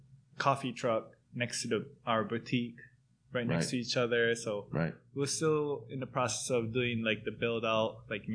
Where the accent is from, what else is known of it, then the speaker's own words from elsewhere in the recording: Japan; I'm from Japan, but both of my parents are come from families of immigrants.